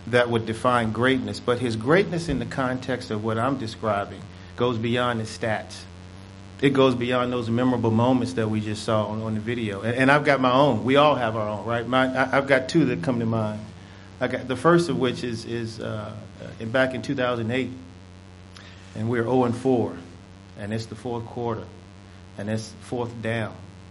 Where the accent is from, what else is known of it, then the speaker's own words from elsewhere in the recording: Virginia, United States; as I grew up in Virginia, and we didn't have a pro football team, so the closest thing was a team in D.C.